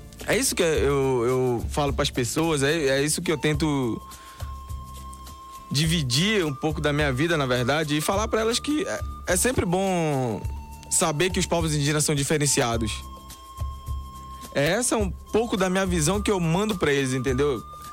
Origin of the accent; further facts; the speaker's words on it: Amazonas, Brazil; moved away; Eu vivia lá, eu conhecia o meu povo tucano, outro povo. E quando eu cheguei aqui, eu saí do Amazonas... Eu descobri que existem vários povos.